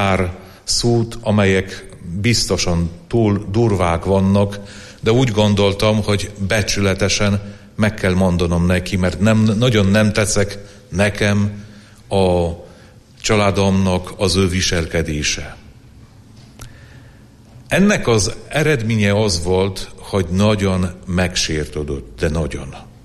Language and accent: Hungarian; Poland; Hungarian is a second language; now in Eger, Hungary; lehet hallani, ugye, hogy nem vagyok magyar, egy szegény lengyel vagyok, egy szegény bevandorló, már 12 éve vagyok itt Egerbe, 13 éve már